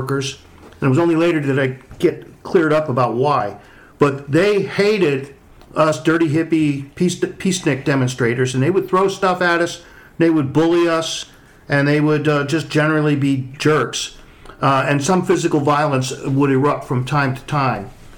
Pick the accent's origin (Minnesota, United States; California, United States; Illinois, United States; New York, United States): New York, United States; And this was when I was growing up in New York.